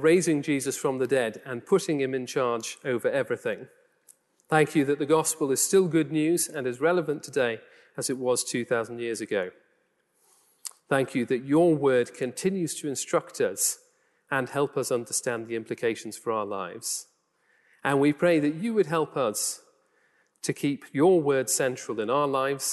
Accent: North East England, United Kingdom; accent: Geordie; which you probably can all guess from my broad Geordie accent. I've had to tone it down a little bit when I got this job

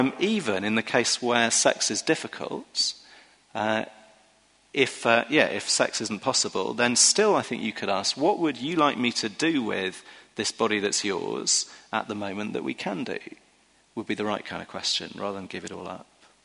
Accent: United Kingdom; Now, as a British person with a young female GP, I assure you, I would not have wanted to be in that GP's room.

